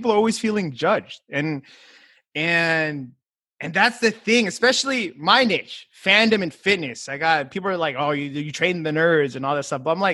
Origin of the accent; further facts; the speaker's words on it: California, United States; I'm from the Bay Area, so there's fires now.